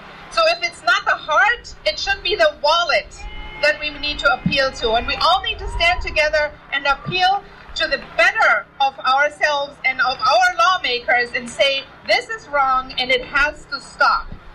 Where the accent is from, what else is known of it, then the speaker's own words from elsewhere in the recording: Germany; I have to couch that because I'm from Germany.